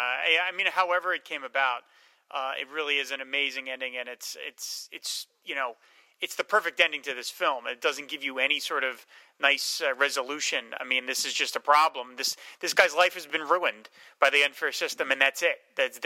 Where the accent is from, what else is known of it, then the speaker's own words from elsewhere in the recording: New Jersey, United States; So I was very proud of my home state that they refused to extradite him. New Jersey represent